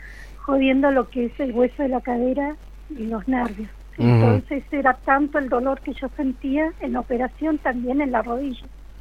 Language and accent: Spanish; Chos Malal, Neuquén, Argentina; Sí. Nací criada acá en Chosmalal.